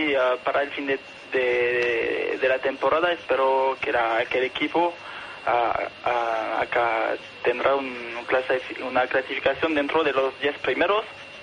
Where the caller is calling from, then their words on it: Paris, Île-de-France, France; de París.